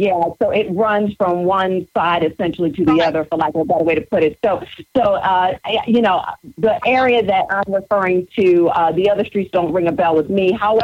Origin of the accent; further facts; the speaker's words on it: Baltimore, Maryland, United States; the challenges, some of the situations that my mother and I found ourselves in, navigating through growing up in West Baltimore and dealing with the issues that are unique to a single-parent household.